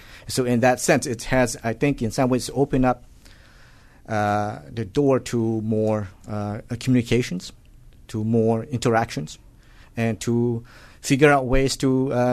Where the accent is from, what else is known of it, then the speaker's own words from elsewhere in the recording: Laos; moved away; For example, those of us growing up in Laos often would go without food for days.